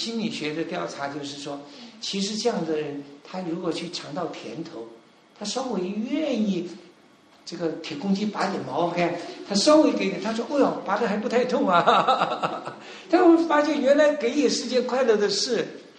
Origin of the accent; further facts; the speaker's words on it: China; 我们中国人也好不到哪里去来